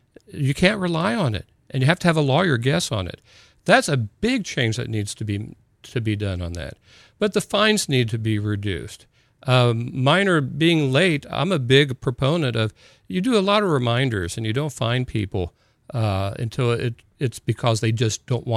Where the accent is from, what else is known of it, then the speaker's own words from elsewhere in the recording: New Albany, Indiana, United States; born there; also born or lived in Clarksville, Indiana; And I was born in New Albany, Indiana. And my parents lived in Clarksville, Indiana, which is nearby. So I started off in Clarksville, Indiana.